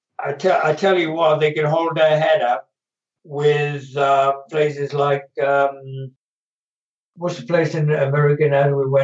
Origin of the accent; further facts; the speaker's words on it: Wales, United Kingdom; And although I'm Welsh, I don't speak the language, and it'd be hard to get my tongue around.